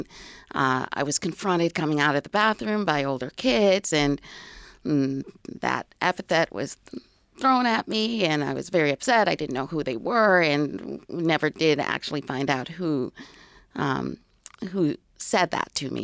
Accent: Rochester, New York, United States; Yeah, so I grew up in the Rochester area. I am a first-generation American. My parents immigrated from Guyana, South America.

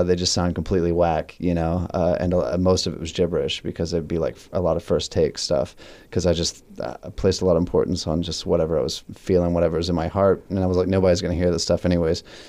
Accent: Virginia, United States; also born or lived in Ohio; I was born in Virginia. I was raised between Virginia, Ohio, West Virginia.

